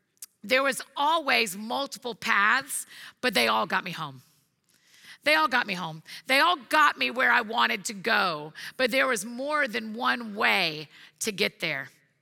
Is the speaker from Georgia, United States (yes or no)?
yes; Marietta, Georgia, United States; now in Nashville, United States; I grew up here in Marietta. I live in Nashville now, but I spent the majority of my life here.